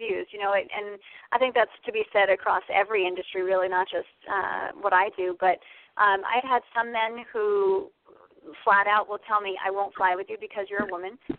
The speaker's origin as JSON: {"language": "English", "town": "Niskayuna", "region": "New York", "country": "United States", "tie": "born or raised there", "also_born_or_lived": "California", "said": "Well, I originally grew up in Niskayuna, so born and raised in New York. And I moved out to California when I was 20"}